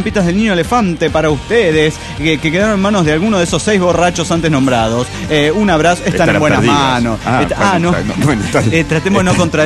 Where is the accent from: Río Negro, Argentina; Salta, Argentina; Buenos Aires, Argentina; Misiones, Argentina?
Buenos Aires, Argentina; now in Cancún, Mexico; La semana que viene dejaré Buenos Aires, mi tierra querida.